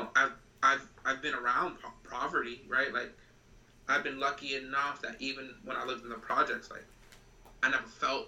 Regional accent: Boston, Massachusetts, United States; I grew up in Boston, right, where people say, like, yo, that's a white city, it's racist

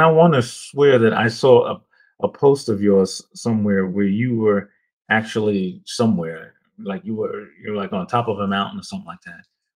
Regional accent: Jamaica; I'm from Jamaica, and we had this bread that I grew up remembering called hardo bread.

